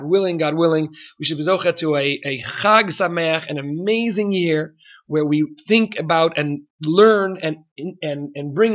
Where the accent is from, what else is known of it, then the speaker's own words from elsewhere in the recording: Silver Spring, Maryland, United States; when I was growing up in Silver Spring, Maryland, we were worried sometimes about raccoons.